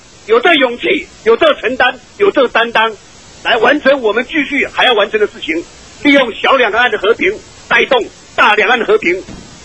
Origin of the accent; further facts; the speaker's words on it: Taiwan; 没有损失我们台湾人的利益